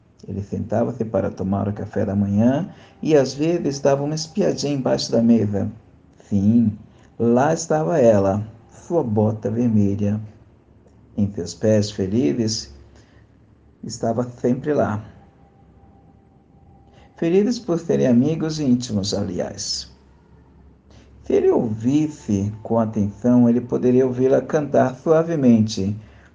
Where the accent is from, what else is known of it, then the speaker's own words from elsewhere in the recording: São Paulo, Brazil; eu sou de São Paulo, capital, onde eu estou